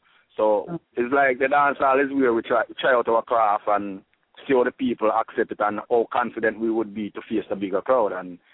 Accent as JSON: {"language": "English", "country": "Jamaica", "moved": "yes", "lives_now": "Canada", "said": "Yeah, and now we're moving to Canada. We did not have the big outside dance halls and the big halls like we have back in Jamaica."}